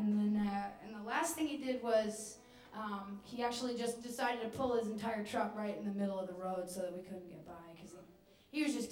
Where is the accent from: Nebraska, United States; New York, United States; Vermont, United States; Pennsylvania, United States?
Vermont, United States; See, we're from Vermont.